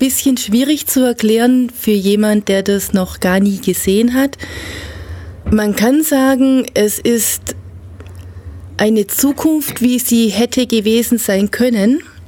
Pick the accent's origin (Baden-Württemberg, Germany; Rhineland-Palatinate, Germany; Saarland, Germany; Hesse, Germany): Baden-Württemberg, Germany; Gingen an der Brenz; Wir sind aus Gingen an der Brenz.